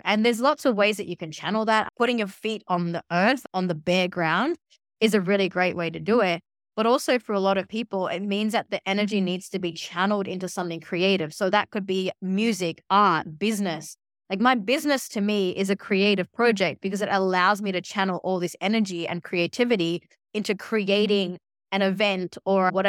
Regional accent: India; I'm Indian. Like, I've studied in one of the oldest yoga schools back in India many years ago.

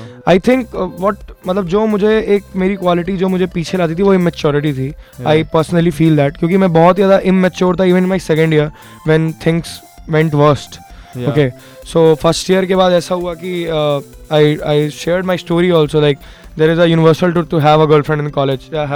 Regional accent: Madhya Pradesh, India; मैं बहुत छोटे शहर से हूँ, मतलब मध्य प्रदेश का एक बहुत छोटा सा शहर है वो।

